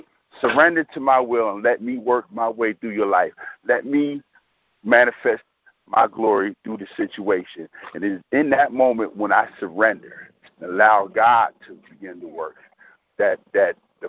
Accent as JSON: {"language": "English", "town": "Brooklyn", "region": "New York", "country": "United States", "said": "I'm a fighter. I'm from Brooklyn. We born fighters."}